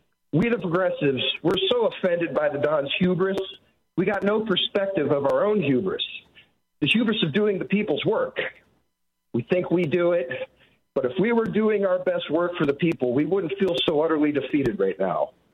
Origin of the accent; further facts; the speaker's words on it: Ohio, United States; because I'm from Ohio. I live in Columbus.